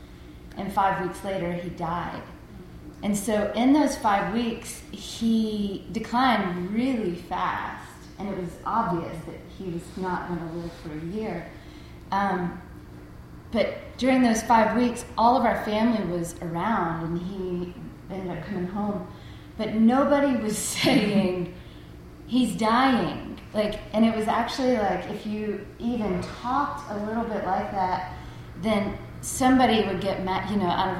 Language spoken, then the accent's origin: English; South Carolina, United States; I was raised in South Carolina, and in South Carolina and in the South, repression and non-expression, not speaking uncomfortable things, is just the way it is.